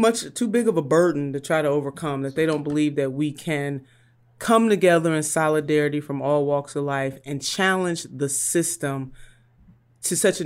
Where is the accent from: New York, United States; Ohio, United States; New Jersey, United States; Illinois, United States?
Ohio, United States; My home state of Ohio is one of the states that this could become a reality for the November election.